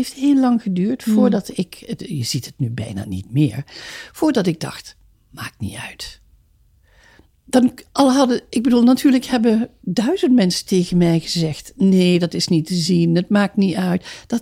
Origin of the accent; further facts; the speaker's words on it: Netherlands; accent: soft G; first language dialect; Ik ben oorspronkelijk in Zuid-Nederland geboren. Ben opgevoed met een zachte G. Ik ben ook tweetalig opgevoed, dialect sprekend, later Nederlands. Ik ben een enorme dialect fan nog steeds. Ik heb nooit mijn zachte G weggemoffeld.